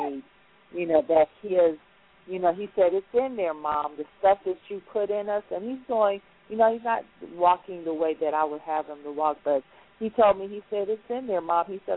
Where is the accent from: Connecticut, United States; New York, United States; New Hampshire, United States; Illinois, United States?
Illinois, United States; moved away; My boys, I homeschooled them for 3 years before we left Illinois, because we're originally from Illinois.